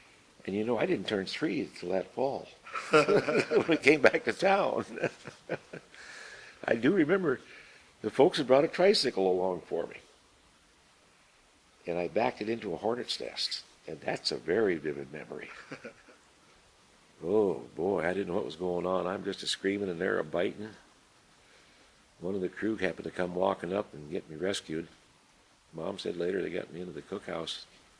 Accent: Fairbanks, Alaska, United States; born there; Oh, yeah, I was born in St. Joseph's Hospital, the old place.

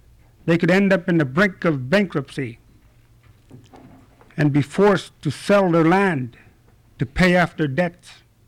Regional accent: Dillingham, Alaska, United States; I'm from Dillingham. I'm a shareholder of BBNC and Chogyong Limited.

